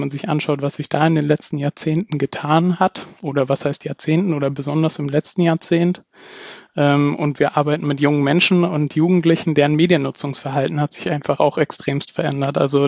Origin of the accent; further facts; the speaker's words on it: Bavaria, Germany; Ich komme ursprünglich aus dem Dekanatsbezirk Aldorf in Bayern, bei Nürnberg